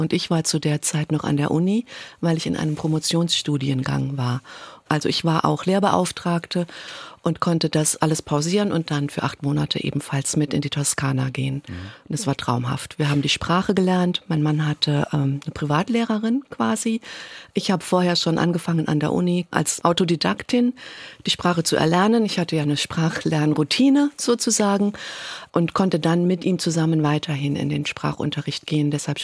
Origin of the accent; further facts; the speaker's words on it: Saarland, Germany; Ich bin Saarländerin selber